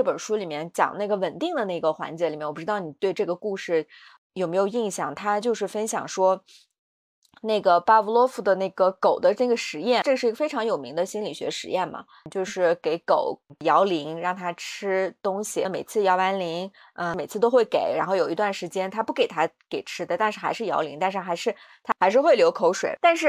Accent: Kashgar, Xinjiang, China; 回到我们家乡就喀什这里

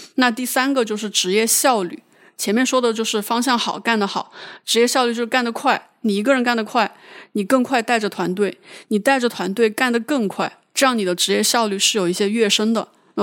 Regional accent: Beijing, China; 我自己就土生土长就一直在北京

